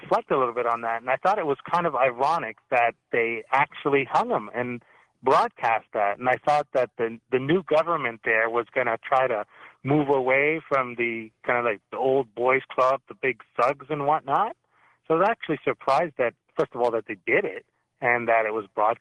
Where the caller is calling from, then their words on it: London, Ontario, Canada; I'm calling from London, Ontario, by the way.